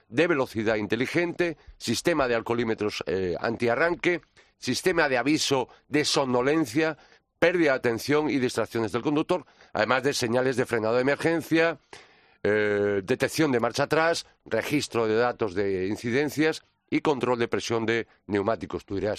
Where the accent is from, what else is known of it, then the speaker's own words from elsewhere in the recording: Pontevedra, Galicia, Spain; Y Pontevedra es mi tierra natal